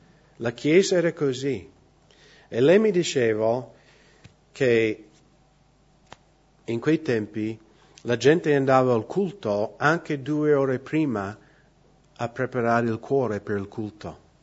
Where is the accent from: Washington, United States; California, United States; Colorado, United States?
Washington, United States; Seattle; io vengo da Seattle, l'angolo nord-ovest degli Stati Uniti